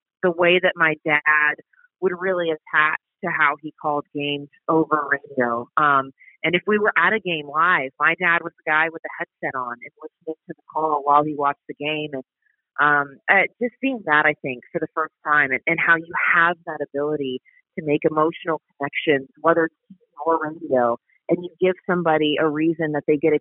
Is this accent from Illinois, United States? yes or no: no; Atlanta, Georgia, United States; Oh man, I grew up in Atlanta, but my mom is from New England